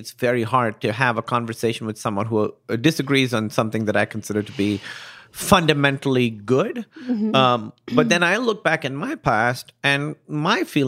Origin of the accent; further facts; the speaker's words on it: Pakistan; Listen, I grew up in Pakistan, right? And I grew up watching Bollywood movies.